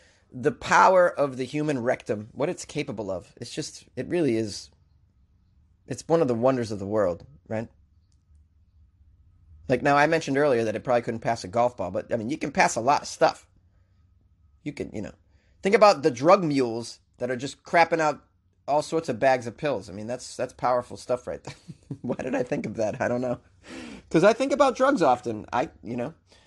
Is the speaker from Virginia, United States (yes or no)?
no; Washington, United States; I grew up in Eastern Washington, and I've never in my life seen ammo locked up.